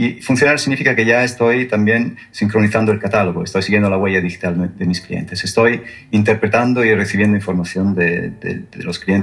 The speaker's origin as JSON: {"language": "Spanish", "region": "Region of Murcia", "country": "Spain", "accent": "Murcia", "said": "No, yo destacaría que mi acento es de Murcia."}